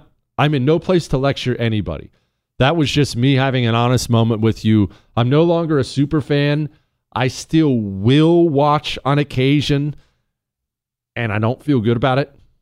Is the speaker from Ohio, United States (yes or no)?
yes; Ohio, United States; born there; You know, I was born in Ohio.